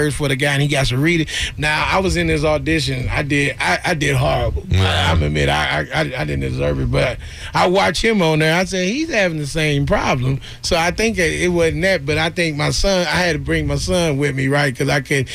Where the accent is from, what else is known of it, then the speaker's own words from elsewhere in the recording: St. Louis, Missouri, United States; No, I'm from St. Louis.